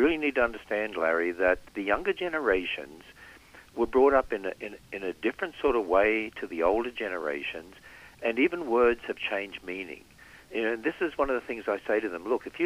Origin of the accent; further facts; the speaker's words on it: Australia; well, I was brought up on Vegemite in Australia